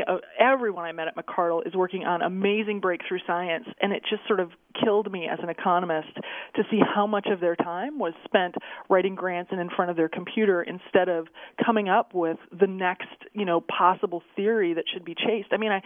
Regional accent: United States; because we as American citizens don't have a high science IQ

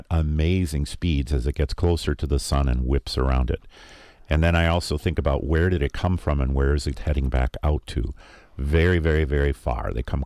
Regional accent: Saint Paul, Minnesota, United States; When I was a kid, I grew up in St. Paul, and there were a lot of people there, but we could see a lot of stars.

